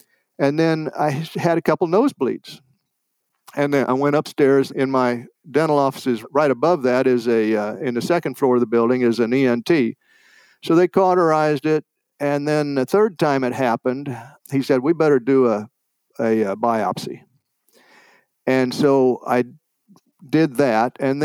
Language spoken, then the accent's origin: English; Normal, Illinois, United States; Illinois State University is right here in my hometown